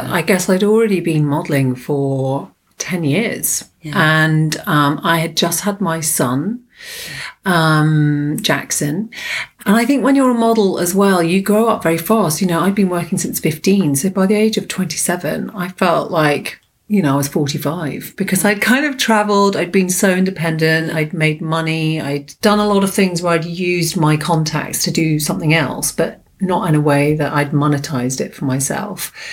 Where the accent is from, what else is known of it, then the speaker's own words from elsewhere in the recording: London, United Kingdom; born there; Yes, I was born in London.